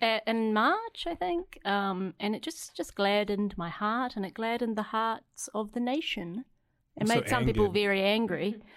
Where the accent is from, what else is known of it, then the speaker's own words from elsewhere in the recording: Wellington, New Zealand; Well, I grew up in Wellington, so.